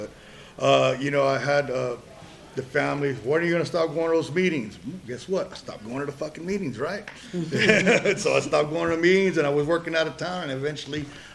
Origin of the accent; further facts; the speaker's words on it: Corpus Christi, Texas, United States; I'm an addict. I'm from Corpus Christi.